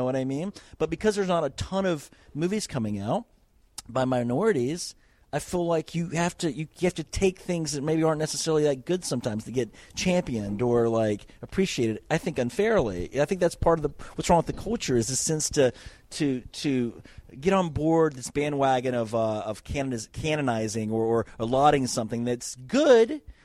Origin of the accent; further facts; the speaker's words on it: the South, United States; I mean, I grew up in the South. I have racist tendencies.